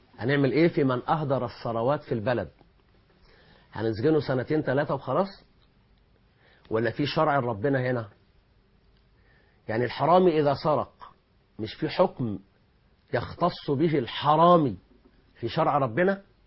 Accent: Egypt; احنا مصريين مسلمين عايزين نعيش شريعه ربنا

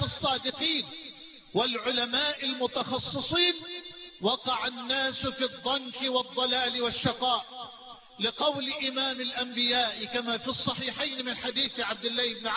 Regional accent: Egypt; في بلدنا مصر

